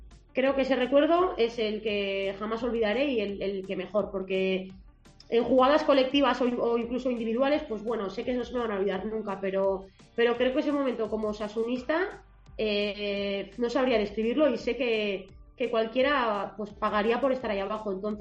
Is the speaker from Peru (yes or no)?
no; Villava, Navarre, Spain; porque yo soy de Villava y ahí se lleva más el balonmano